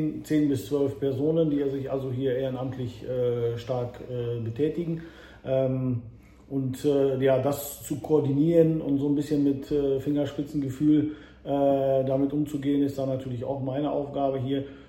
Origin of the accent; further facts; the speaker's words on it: Poland; Ich komme ursprünglich aus Polen und ich glaube, da hat man das mit den Autos irgendwie so ein bisschen im Blut